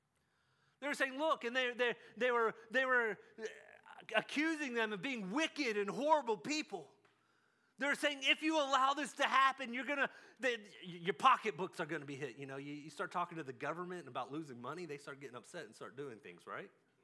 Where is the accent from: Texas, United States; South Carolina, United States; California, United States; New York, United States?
Texas, United States; now in South Africa; We're not from South Africa. I know you guys can't tell that, right? But we're not. Holidays are hard when you're not with your family. We would have loved to have been home in Texas with my mom and dad